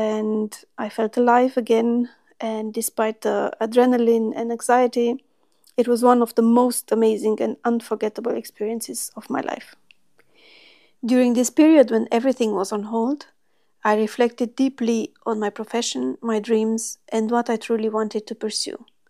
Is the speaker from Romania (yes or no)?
yes; Romania; I started playing the piano at the age of 8 in my home country, Romania.